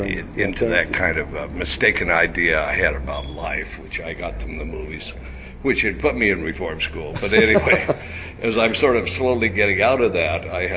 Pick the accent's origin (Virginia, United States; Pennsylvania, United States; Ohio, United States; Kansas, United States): Kansas, United States; Wichita; No, I come from Wichita.